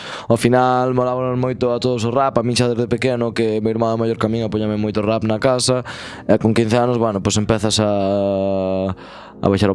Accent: Xinzo de Limia, Galicia, Spain; eu son de Xinzo, pero meus pais son de Perrelos e de Folgoso, que son dous pueblos do concello de Sarreaus, que xusto están separados polo monte.

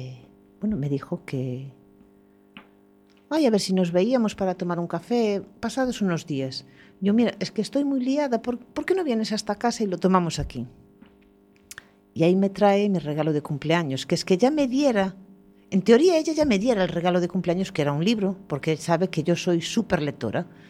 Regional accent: Tordoia, Galicia, Spain; born there; yo nací en Tordoya, ahí tiene su dolmen, sus cosas

